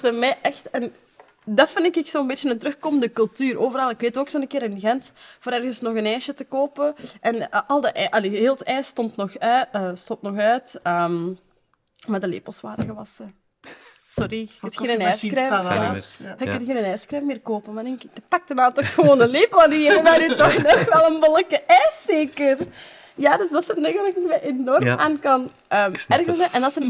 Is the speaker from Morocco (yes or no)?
yes; Morocco; hoe dat winkeliers of zo zijn in mijn thuisland, in Marokko dan.